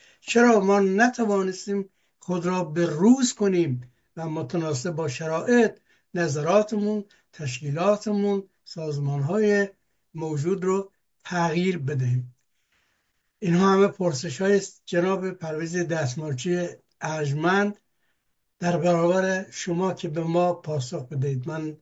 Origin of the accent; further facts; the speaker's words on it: Iran; من به عنوان یک ایرانی در بیرون از کشور همیشه تأسف میخورم